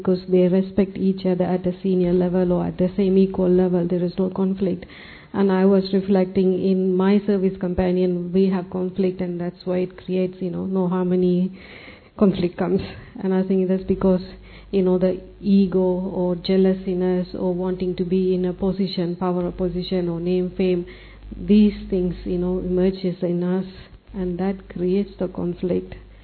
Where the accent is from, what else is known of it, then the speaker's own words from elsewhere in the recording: Melbourne, Victoria, Australia; from Australia, Melbourne.